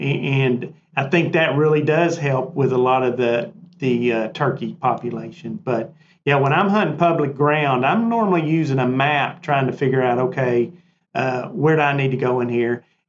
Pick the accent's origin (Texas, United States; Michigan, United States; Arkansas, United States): Arkansas, United States; I'm not from Missouri. I'm from Arkansas, but I've hunted up there for years.